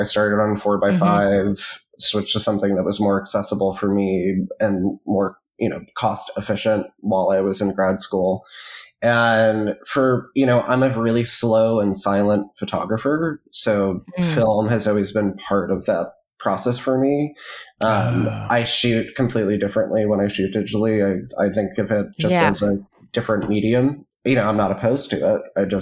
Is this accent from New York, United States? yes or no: yes; Flushing, New York, United States; I was born and raised in Flushing, Queens.